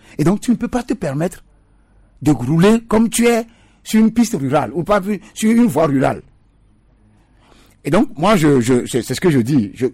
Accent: Togo; les grosses motos ne sont pas souvent au départ les gens chez nous au Togo parce qu'on n'a pas de route.

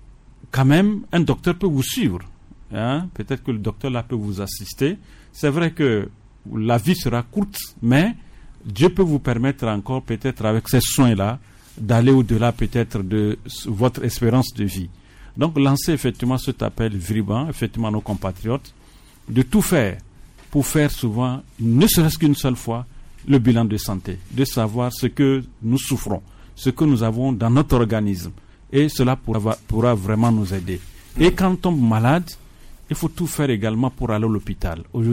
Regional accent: Togo; il faudrait que nous puissions avoir également l'hygiène et cette habitude en tant que Togolais.

